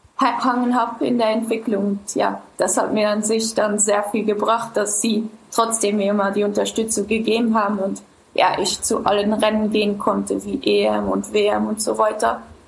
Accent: Luxembourg; Und ich glaube, das ist bei uns in Luxemburg ein großer Vorteil

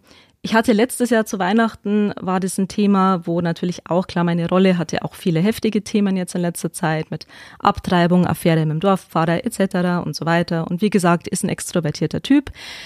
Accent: Weiden, Bavaria, Germany; Also hier, ich sage jetzt mal die Oberpfalz gerade, ne, ich bin in Weiden mit aufgewachsen

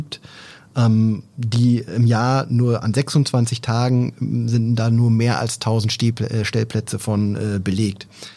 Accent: Oldenburg, Lower Saxony, Germany; ich bin Oldenburger

